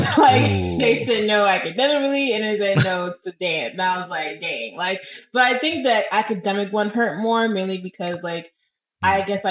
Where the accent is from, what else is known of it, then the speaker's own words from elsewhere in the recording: Pennsylvania, United States; I'm really from Pennsylvania, but, like, I've been in Florida for a long time